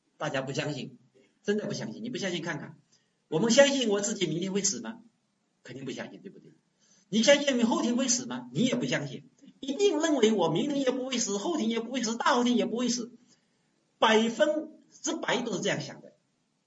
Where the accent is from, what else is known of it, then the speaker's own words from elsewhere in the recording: China; 但是我们中国人向来有句话怎么说的呀，不到黄河心不死，不进棺材不流泪。这个我们中国人本身又有这句话